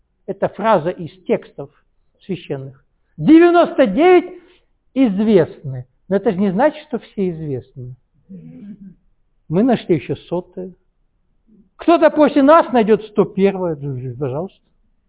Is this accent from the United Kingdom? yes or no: no; Kabardino-Balkaria, Russia; Я точно знаю, потому что я вырос в Кабардино-Балкарии